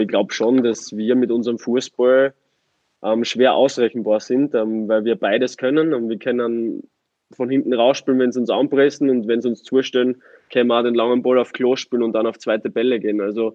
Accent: Styria, Austria; now in Bielefeld, Germany; Es ist vergleichbar mit Graz in meiner Heimat.

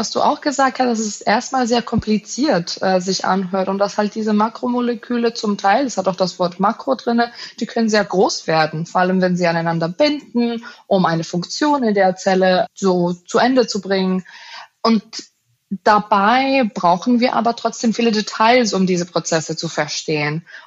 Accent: Greece; German is a second language; now in Berlin, Germany; Ich komme ursprünglich aus Griechenland und ich bin Biochemikerin und ich arbeite am Max-Delbrück-Center hier in Berlin

